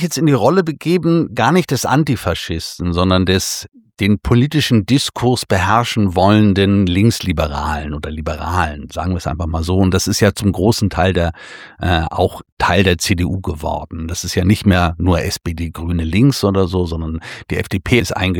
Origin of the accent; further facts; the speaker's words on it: Germany; das kann ich jetzt für mich als Deutscher sagen